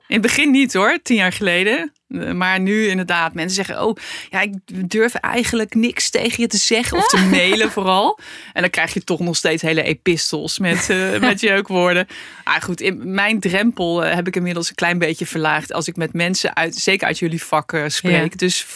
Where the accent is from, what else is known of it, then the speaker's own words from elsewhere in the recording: Netherlands; Dus wij hebben blijkbaar toch een soort, als Hollanders, een soort... hoe noem je dat?